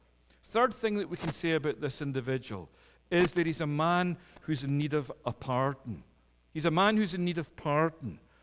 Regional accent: Scotland, United Kingdom; like me, coming from the UK, you don't like people saying to you that you're English. And I say, no, I'm Scottish.

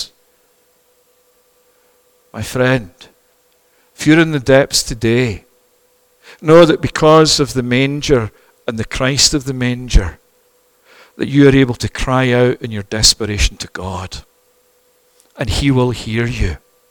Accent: Toronto, Ontario, Canada; And I'm saying, no, I'm not. I'm born and raised in Toronto.

